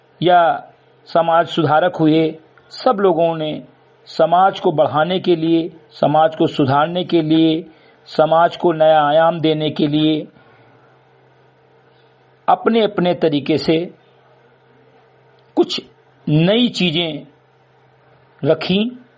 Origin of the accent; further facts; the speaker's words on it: Bahraich, Uttar Pradesh, India; ग्राम सभा समिति कटई विकासखंड मीनपुरा जनपद बहराइच का मूल निवासी हूं